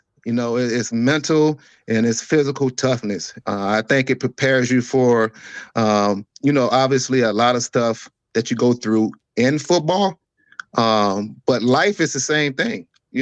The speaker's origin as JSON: {"language": "English", "town": "Waterloo", "region": "South Carolina", "country": "United States", "said": "I'm from Waterloo, South Carolina. Oh. Lawrence is where I went to high school."}